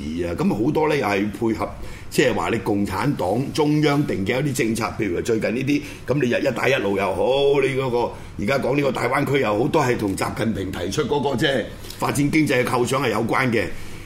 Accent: Hong Kong; 咁但係我香港人就會諗

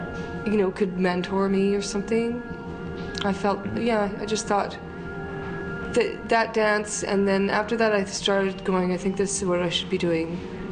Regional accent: Vancouver, British Columbia, Canada; I'm from Vancouver and I did a degree in visual art at Simon Fraser.

